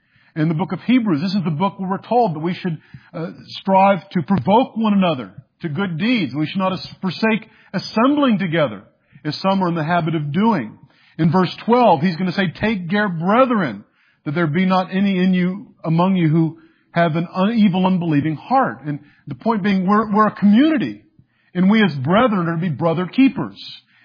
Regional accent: Texas, United States; I saw in the school district in which I grew up in Texas

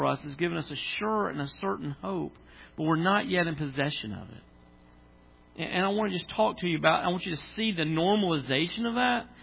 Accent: Tennessee, United States; I grew up in Tennessee.

